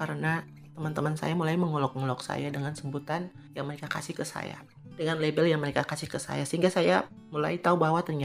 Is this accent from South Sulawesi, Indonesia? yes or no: no; Maluku, Indonesia; also born or lived in Dili, Timor-Leste; akhirnya Timur Timur memutuskan diri untuk berpisah dengan Indonesia, dan kami pulang ke Maluku. Saya melanjutkan sekolah SMP di Maluku, di kampung mama saya